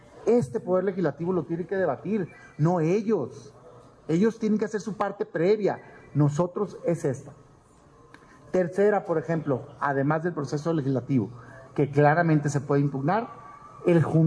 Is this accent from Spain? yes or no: no; Mexico; porque somos mexicanos.